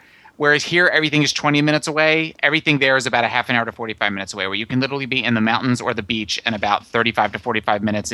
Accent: New Jersey, United States; I'm actually from South Jersey, which means Franco will now make fun of me because everybody makes fun of South Jersey.

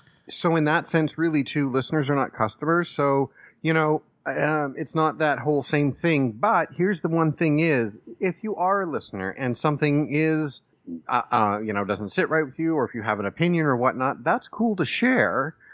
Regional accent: northern Mexico, Mexico; now in Canada; It's your favorite northern Mexican who's uncircumcised that lives in eastern Canada.

